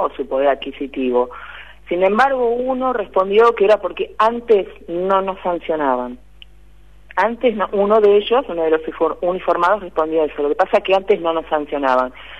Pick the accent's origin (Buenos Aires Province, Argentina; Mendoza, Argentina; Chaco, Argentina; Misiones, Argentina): Buenos Aires Province, Argentina; Pinamar; now in Buenos Aires, Argentina; Yo soy de Pinamar, estaba trabajando en medios de Pinamar, y acá en Buenos Aires estaba trabajando en AGPEVA.